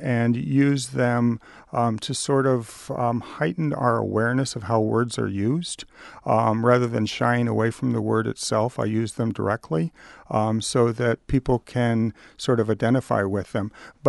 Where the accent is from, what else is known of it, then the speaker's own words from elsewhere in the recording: Portland, Oregon, United States; I'm originally from Portland.